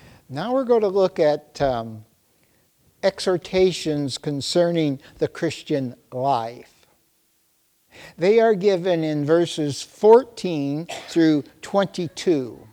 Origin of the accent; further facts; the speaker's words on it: Canada; I came from Canada, the land of kings and queens